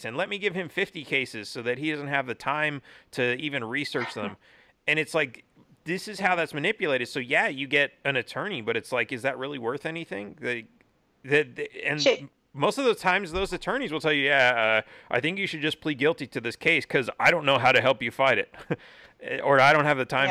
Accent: California, United States; I grew up in California, everything's all rainbows and sunshine and everything.

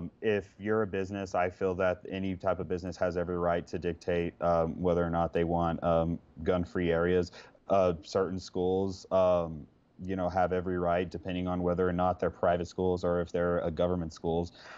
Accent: Texas, United States; people that would drive pickup trucks in high school, especially here in Texas. I know, and definitely in my hometown, you had people.

